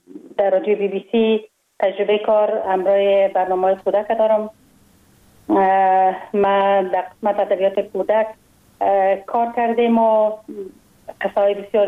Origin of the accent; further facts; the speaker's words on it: Kabul, Afghanistan; من خوشبختانه در یک خانواده روشن فکر به دنیا آمدم، در شهر کابل در محله کوته سنگی تولد شدم.